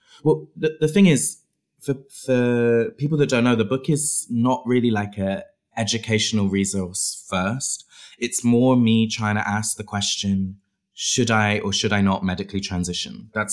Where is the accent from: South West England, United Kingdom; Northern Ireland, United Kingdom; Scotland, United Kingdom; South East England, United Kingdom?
South West England, United Kingdom; Bristol; I grew up in Bristol in England, which for people that don't know, England is made up of more than just London.